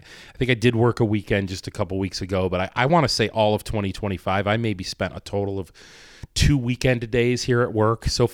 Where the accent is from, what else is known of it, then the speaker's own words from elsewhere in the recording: United States; also born or lived in Italy; I was born and raised in America, so like I'm more used to American pizza than I am Italian pizza.